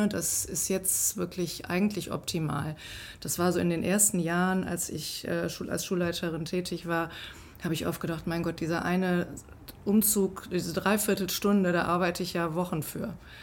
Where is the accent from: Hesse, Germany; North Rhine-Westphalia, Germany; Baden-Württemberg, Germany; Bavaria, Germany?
North Rhine-Westphalia, Germany; now in Wevelinghofen, Germany; ich bin ja zugezogen, vor 25 Jahren zwar schon. Und ich komme eigentlich aus dem Bergischen Land, hatte also mit Schützenfest ganz wenig zu tun. Und als ich über Köln, Neuss, dann nach Wevelinghofen kam